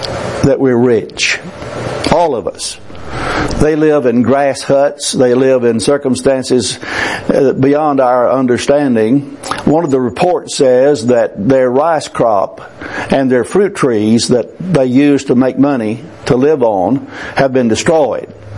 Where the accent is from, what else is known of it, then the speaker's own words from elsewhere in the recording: United States; And as an American, we ask for a lot of physical things. We are rich.